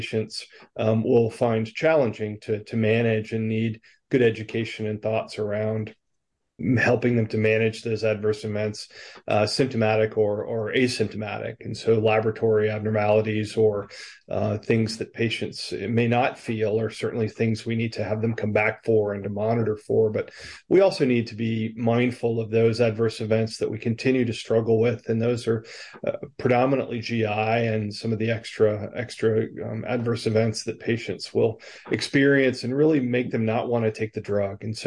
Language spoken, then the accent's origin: English; Rome, Georgia, United States; also born or lived in North Carolina; now in Atlanta, United States; So I'm a pharmacist from Rome, Georgia, originally. I've been here back in Atlanta at Emory since 2005.